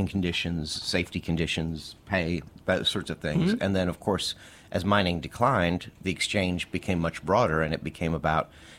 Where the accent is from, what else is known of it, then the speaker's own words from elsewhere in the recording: Dayton, Ohio, United States; also born or lived in Whitesburg; I grew up in Dayton, Ohio.